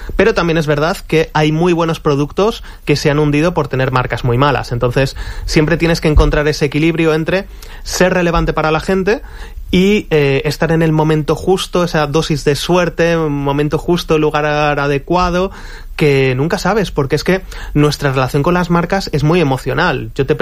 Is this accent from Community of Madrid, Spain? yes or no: yes; Madrid, Community of Madrid, Spain; yo me crié en Madrid